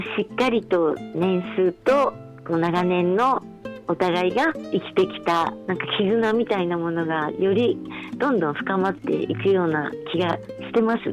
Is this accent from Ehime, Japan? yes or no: yes; Ehime, Japan; now in Tokyo, Japan; でも愛媛県出身なので、